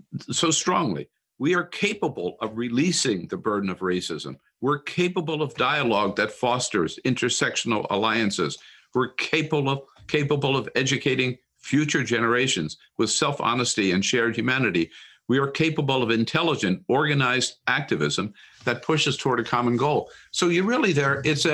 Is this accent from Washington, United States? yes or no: no; Delaware, United States; Hey, from Delaware.